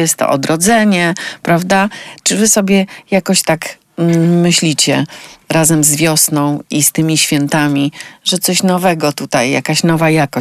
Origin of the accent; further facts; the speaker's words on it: Kurpie, Poland; bo ja jestem rodowitą kurpianką.